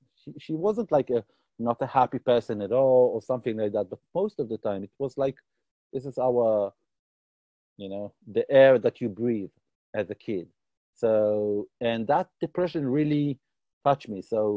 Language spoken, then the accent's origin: English; Tel Aviv, Tel Aviv District, Israel; accent: British; English is a second language; So I was born and raised in Tel Aviv, around Tel Aviv in Israel. I know that I sound British and from Oxford, but not. My accent is very British, but not. I was born in Israel